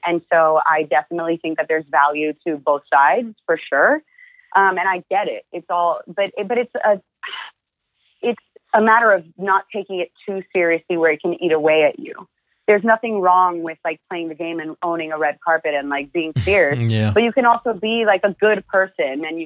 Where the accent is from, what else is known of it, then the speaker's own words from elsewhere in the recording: Atlanta, Georgia, United States; born there; I'm Cuban Salvadoran, but I was born in Atlanta, Georgia.